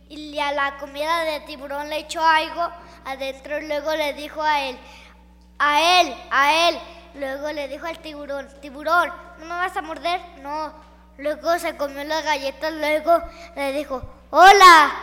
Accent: Chalchihuites, Zacatecas, Mexico; soy de Chachihuite. Vengo a contarles una historia.

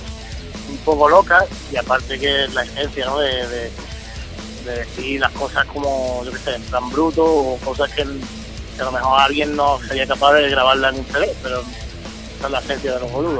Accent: Huelva, Andalusia, Spain; nosotros somos de Huelva, es una ciudad pequeña, nosotros nos conocemos de siempre, los músicos de Huelva

